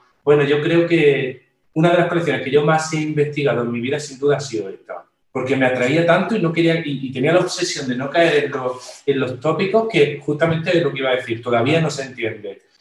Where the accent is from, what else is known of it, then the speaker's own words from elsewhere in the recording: Spain; Como español, me parece que debo de hacer homenaje a mi tierra, a mis raíces y a mi cultura, que es esa.